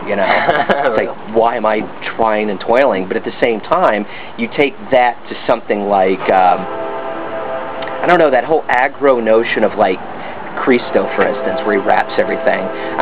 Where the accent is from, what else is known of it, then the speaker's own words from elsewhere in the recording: Liberty, Missouri, United States; I grew up in Liberty.